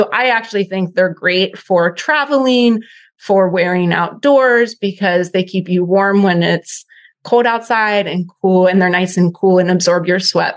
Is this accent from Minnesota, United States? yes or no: no; West Virginia, United States; Because, you know, growing up in West Virginia, it's very rural.